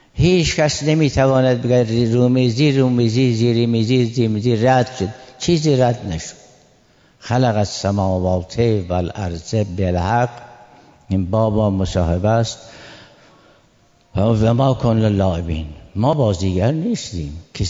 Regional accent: Iran; اما بالاخره ما ایرانی هستیم، فارسی دوست داریم، فارسی زبان شیرین ماست

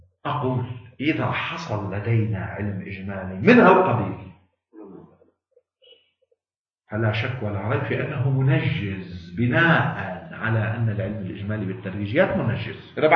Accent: Lebanon; مولانا في ناس نحن كلبنانيين مش مثقفين الثقافة

